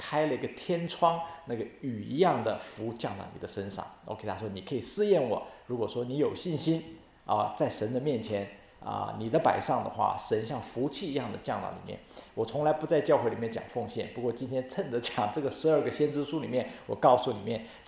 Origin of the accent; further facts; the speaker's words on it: China; 就像我们中国人这个在特别在这个唐宋的时候呢